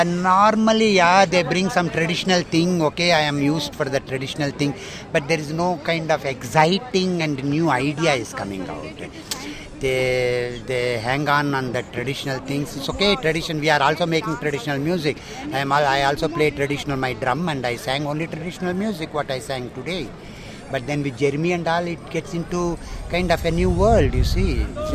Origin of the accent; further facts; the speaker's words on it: Chennai, Tamil Nadu, India; now in Kottakuppam, India; And I come basically from Chennai, and I live in Kottakuppam since long time.